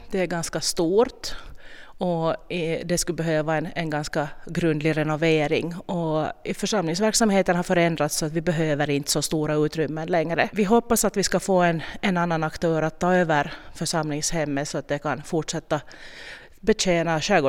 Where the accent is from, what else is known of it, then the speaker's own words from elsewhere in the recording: Nagu, Southwest Finland, Finland; Jag är född och uppvuxen i Nagu. Jag är fullständigt nagubo. Har egentligen inga rötter, ingenting till Hårdkär.